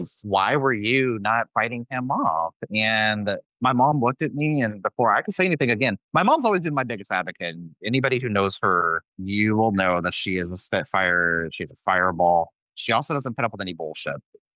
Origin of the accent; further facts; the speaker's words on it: Independence, Missouri, United States; Because my hometown, you know, I grew up in Independence, Missouri.